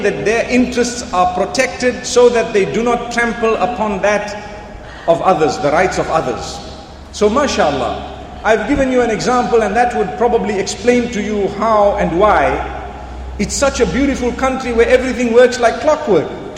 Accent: Zimbabwe; In my country, I come from Zimbabwe, a beautiful place, really beautiful.

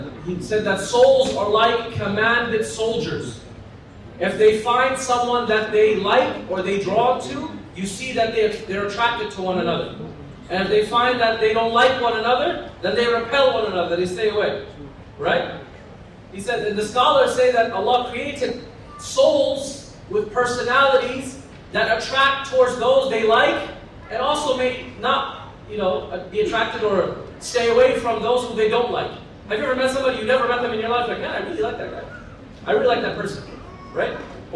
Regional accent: Afghanistan; And then, you know, we're from Afghanistan, so their marriage at one point was a marriage of security

